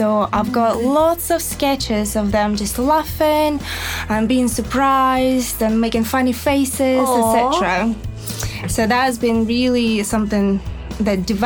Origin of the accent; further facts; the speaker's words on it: Almaty, Kazakhstan; moved away as an adult; also born or lived in Dubai; So I was born in Almaty, Kazakhstan. And from the age of 7, I was attending a local school of the arts with a prime focus on the fine art. So in 2008, I came to Dubai for the first time